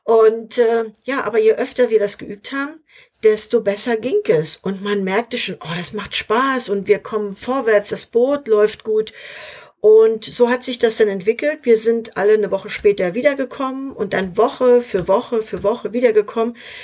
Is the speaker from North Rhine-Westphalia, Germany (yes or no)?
no; Schwerin, Mecklenburg-Vorpommern, Germany; weil ich in Schwerin, in meiner Heimatstadt, mithelfen sollte